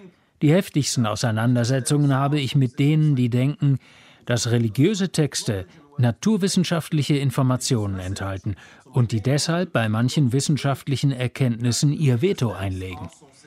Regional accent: Algeria; Nehmen wir meine Heimat Algerien als Beispiel.

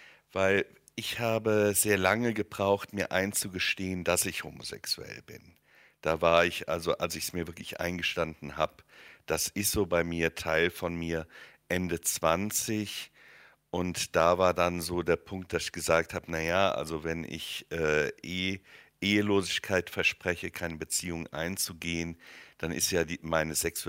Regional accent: Wiesbaden, Hesse, Germany; in unserer katholischen Pfarrei in Wiesbaden, wo ich groß geworden bin

